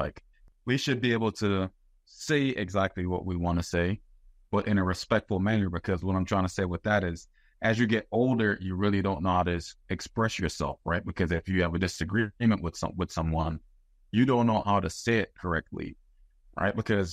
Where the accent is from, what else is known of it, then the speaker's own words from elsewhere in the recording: Philadelphia, Pennsylvania, United States; So again, I'm from Philly, man.